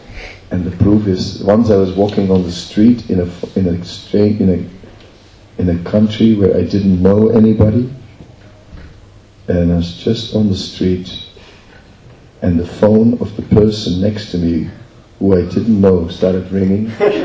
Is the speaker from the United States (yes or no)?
no; Netherlands; Externally, we're all different, I'm from the Netherlands.